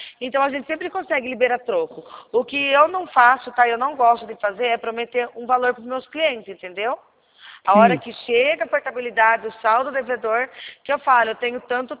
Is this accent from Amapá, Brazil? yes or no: no; Rio Claro, São Paulo, Brazil; Eu sou de Rio Claro, São Paulo